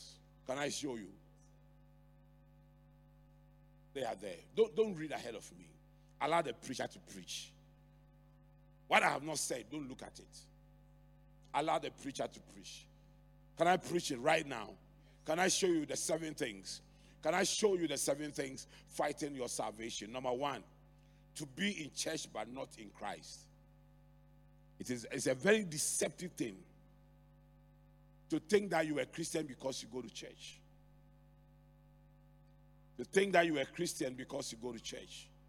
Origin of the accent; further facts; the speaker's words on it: Accra, Greater Accra, Ghana; English is a second language; I grew up in Adabraka. There was no way I could imagine anything more beautiful than Adabraka.